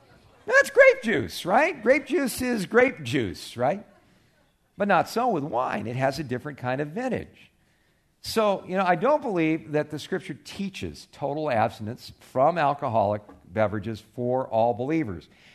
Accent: California, United States; I grew up in one in California.

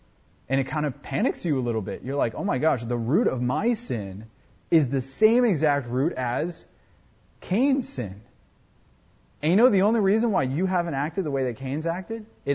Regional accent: United States; And as an American, I was like, yeah, that is so disgusting.

